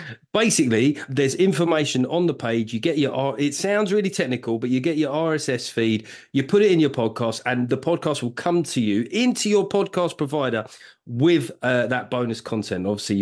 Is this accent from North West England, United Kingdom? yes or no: no; London, United Kingdom; accent: South London; people couldn't understand my accent at all.